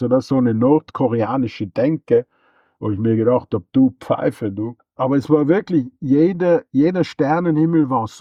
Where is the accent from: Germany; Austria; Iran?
Austria